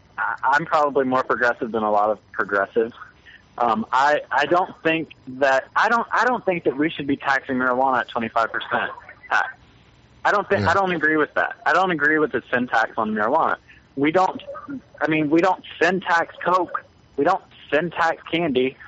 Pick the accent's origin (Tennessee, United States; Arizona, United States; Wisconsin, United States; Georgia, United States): Tennessee, United States; Memphis; I grew up in Memphis, Tennessee. They have a horrible problem with meth.